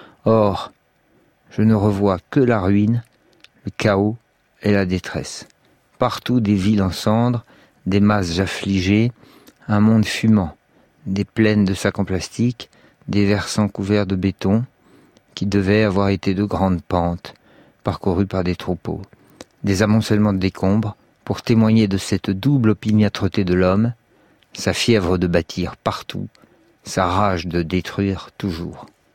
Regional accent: Paris, Île-de-France, France; comme moi j'étais parisien

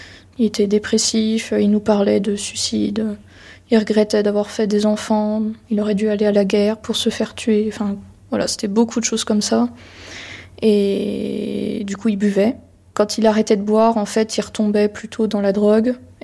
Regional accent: Semur-en-Auxois, Bourgogne-Franche-Comté, France; born there; j'ai 22 ans. Je suis née à Semur-en-Auxois, dans la Côte d'Or.

